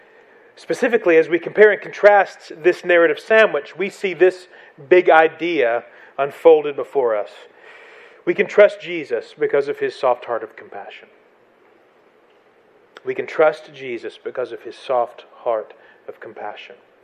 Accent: Tennessee, United States; I'm from East Tennessee, and that's just a fancy way of talking about two narratives

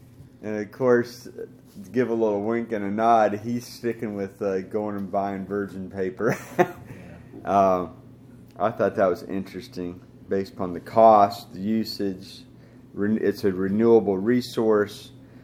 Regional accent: Iowa, United States; When I grew up in Iowa, you know, controlling the bugs on the corn

